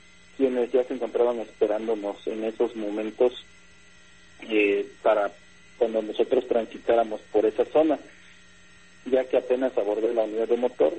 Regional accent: Oaxaca, Mexico; logramos llegar hasta la capital oaxaqueña, en donde continuamos nuestra ruta con destino a la ciudad de Cochitlán, de donde soy originario

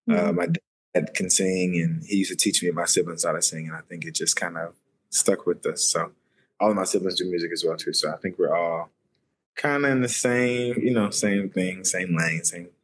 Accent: Atlanta, Georgia, United States; also born or lived in Indianapolis; I'm from Atlanta. Was actually born in Indianapolis, Indiana, but I moved to Atlanta when I was like three, so that's home.

